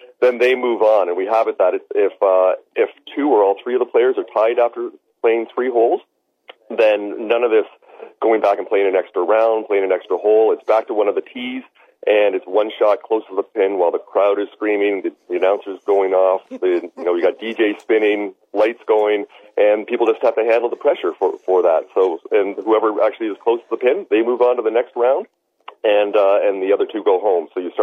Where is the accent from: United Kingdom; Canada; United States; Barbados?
Canada; But we are both Canadian.